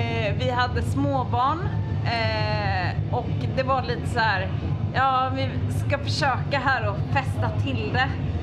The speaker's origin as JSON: {"language": "Swedish", "town": "Malmö", "region": "Skåne", "country": "Sweden", "said": "vi är från Malmö och där är allting jävligt jävligt uppdelat."}